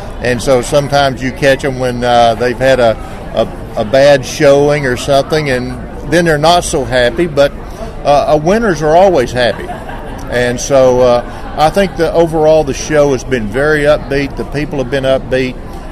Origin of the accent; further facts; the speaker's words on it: the South, United States; I'm from the South, and so I understand how the weather in the South can be.